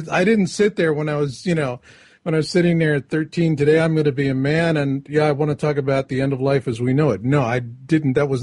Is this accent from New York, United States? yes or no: no; Arizona, United States; You know, I was raised in Arizona.